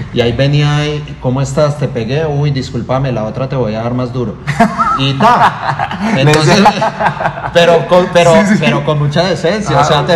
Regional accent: Bogotá, Colombia; Yo soy de acá de Bogotá, de un barrio popular del Policarpa, y eso es como en la selva, sobrevive el más fuerte

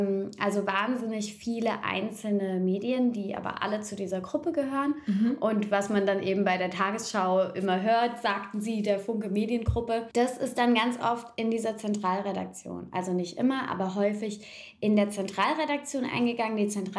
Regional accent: Kaiserslautern, Rhineland-Palatinate, Germany; also born or lived in Mannheim; now in Berlin, Germany; Ich komme aus Kaiserslautern, aus der Gute Palz, bin Pfälzerin und vor ein bisschen mehr als einem Jahr jetzt nach Berlin gezogen. Und vorher habe ich in Mannheim studiert

